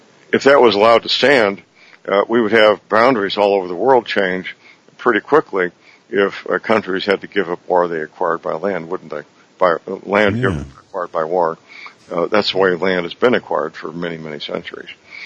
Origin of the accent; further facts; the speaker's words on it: Missouri, United States; here in my home state, Missouri